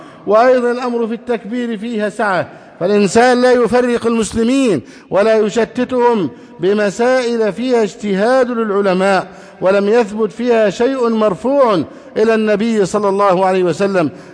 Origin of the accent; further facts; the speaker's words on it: Egypt; اللهم احفظ بلدنا مصر أمنا أمانا